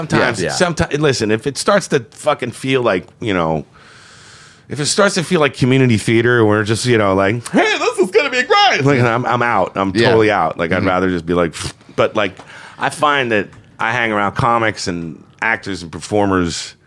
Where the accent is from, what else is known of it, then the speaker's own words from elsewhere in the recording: Plainfield, New Jersey, United States; I was in Plainfield, New Jersey, my hometown.